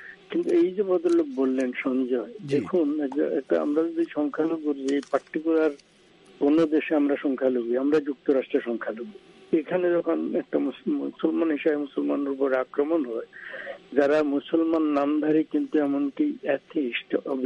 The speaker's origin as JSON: {"language": "Bangla", "country": "Bangladesh", "said": "আমি প্যার্টিকুলার যেহেতু আমি বাংলাদেশের লোক"}